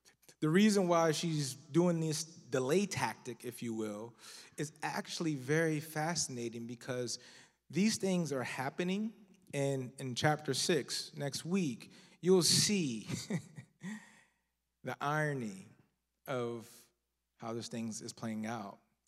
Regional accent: Philadelphia, Pennsylvania, United States; But I'm from Philly, so I'm a big 76ers fan.

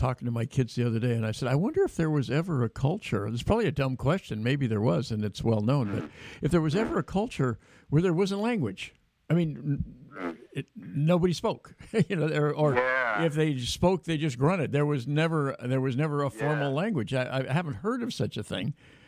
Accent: California, United States; I remember I grew up in California, but after college, I spent a summer in Atlanta.

